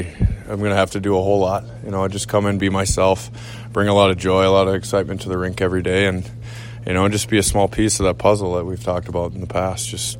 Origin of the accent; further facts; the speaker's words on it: Minnesota, United States; moved away as an adult; Obviously, leaving Minnesota, my hometown, my family behind, it's a hard thing to do this time of year